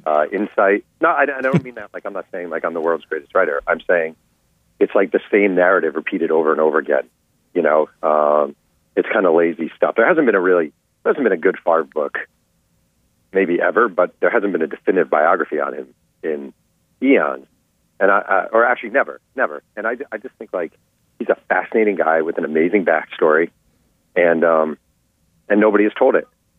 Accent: New York, United States; So I'm from New York. You're from Boston. We grew up in cities with competitive newspaper environments where it was dog-eat-dog

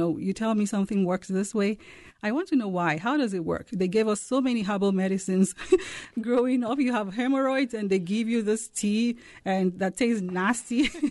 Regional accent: Nigeria; now in United States; So originally I'm from Nigeria, and I went to school in Nigeria, and I migrated to the U.S. in 1999.

